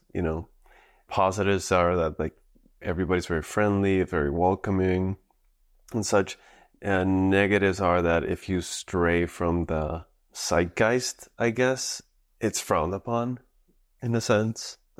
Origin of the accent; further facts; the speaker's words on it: Puerto Rico; growing up in Puerto Rico, I think like really, I mean, like a lot of places I imagine, but I feel like it really stifles that freedom